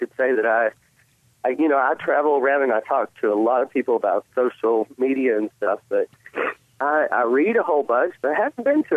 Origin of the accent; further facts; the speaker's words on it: Birmingham, Alabama, United States; because I'm from Birmingham, I'm in charge of sort of doing the southern part of it.